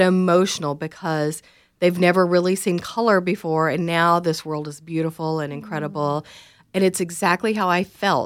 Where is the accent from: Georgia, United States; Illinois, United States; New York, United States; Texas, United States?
Texas, United States; And I'm from East Texas, which is a green part of Texas, but it's not.